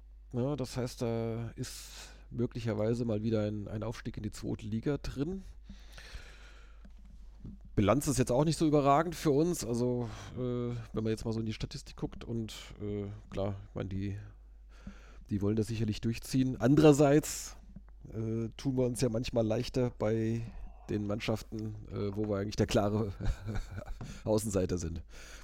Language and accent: German; Bielefeld, North Rhine-Westphalia, Germany; zumindest ich als Bielefelder hätte immer noch eine Rechnung mit Wehen offen